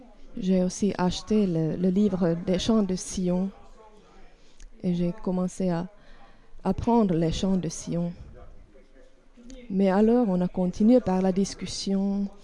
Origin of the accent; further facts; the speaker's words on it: Eastern Finland, Finland; French is a second language; Je viens de la Finlande de l'Est où il n'y a pas de chrétienté vivante.